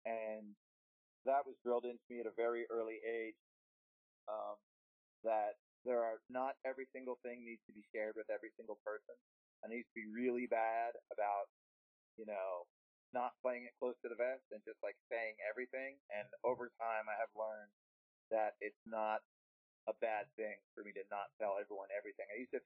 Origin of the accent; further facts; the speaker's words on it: Southern United States, United States; We, you know, we're from the South, so, like, whenever we're on tour, we're either at Waffle House or Cracker Barrel.